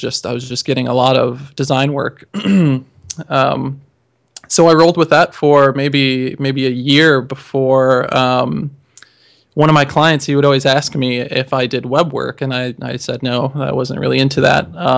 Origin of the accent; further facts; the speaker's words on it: Ottawa, Illinois, United States; I'm from the Midwest. I'm from Illinois, just a little cornfield town called Ottawa, where not much news gets in or out.